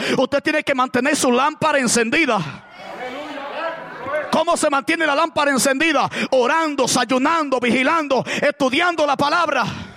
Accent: Dominican Republic; Yo vengo de un campo de la República Dominicana.

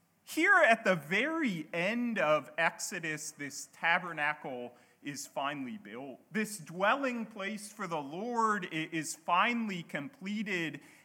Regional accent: the South, United States; now in Australia; As I'm sure you can tell, I'm not an Aussie. I grew up in America. I grew up in the deep south.

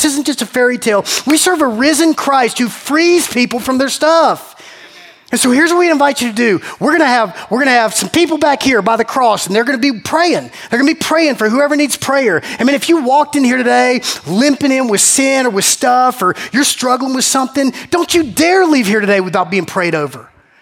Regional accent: Macon, Georgia, United States; I'm having a flashback of 1997 youth group, a Baptist kid growing up in Macon, man.

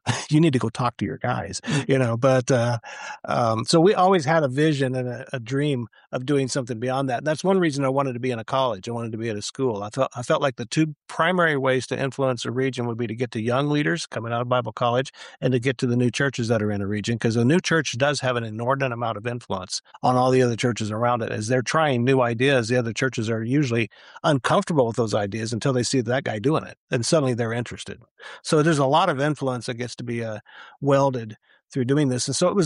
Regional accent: Missouri, United States; also born or lived in Kansas; I grew up in Missouri and Kansas. I said, I got to mess with Missouri and Kansas too, because that's home.

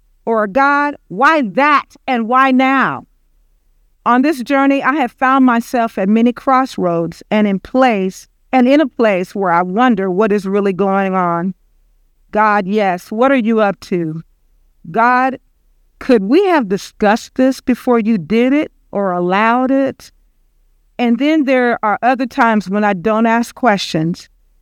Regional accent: Pine Bluff, Arkansas, United States; I saw many things that reminded me of my hometown of Pine Bluff, Arkansas.

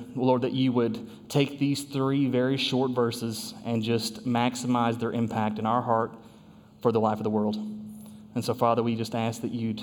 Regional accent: Kentucky, United States; I grew up in Kentucky. My wife and I are both Kentuckians. If you couldn't tell by the accent, we're from southern Kentucky, actually, near the Tennessee border.

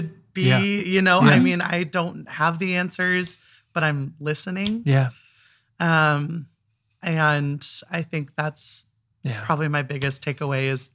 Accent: Ritzville, Washington, United States; I was in Eastern Washington, actually, near Spokane area. It's called Ritzville.

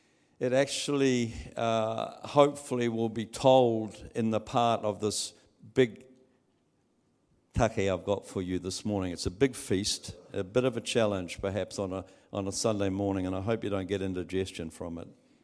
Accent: Hamilton, Waikato, New Zealand; born there; now in Paengaroa, New Zealand; I whānau mai ai ki kirikiri roa. I was born in the Tron.

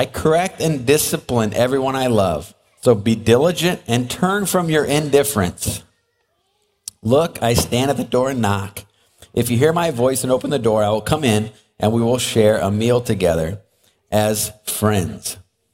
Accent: Illinois, United States; So, like Drew said, Janelle and I grew up in Central Illinois, down by Bloomington.

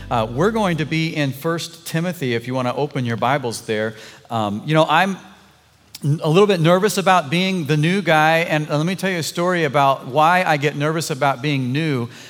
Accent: Missouri, United States; Like, we're from Missouri, Midwestern nice, like what's going on here?

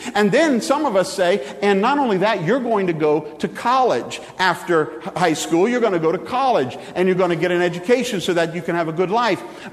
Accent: the South, United States; And, you know, I'm from the South. This could get big, you know.

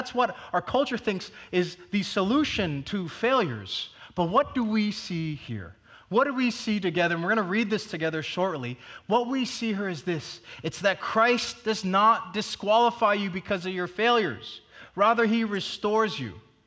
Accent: Hong Kong; Growing up in Hong Kong, we had something called dim sum

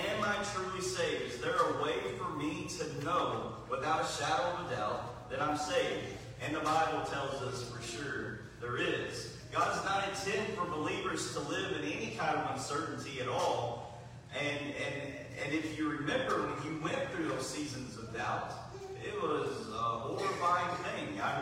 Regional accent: McKenzie, Tennessee, United States; I grew up in McKenzie.

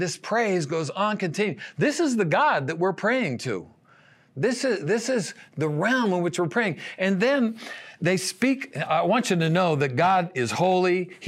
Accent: Hanford, California, United States; I'm from Hanford, so they rushed him to the Hanford Hospital.

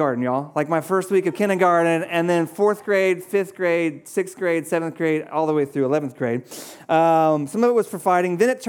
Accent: Charlotte, North Carolina, United States; And so I grew up in Charlotte.

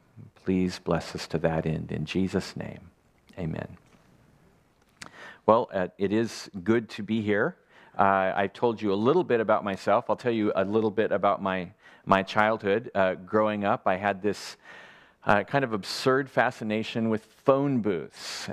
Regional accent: Portland, Oregon, United States; I come from Portland, Oregon.

